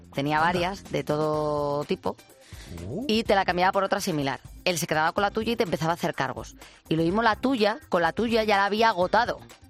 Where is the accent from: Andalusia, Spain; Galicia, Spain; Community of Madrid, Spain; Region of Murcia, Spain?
Community of Madrid, Spain; Madrid; nosotros que somos de Madrid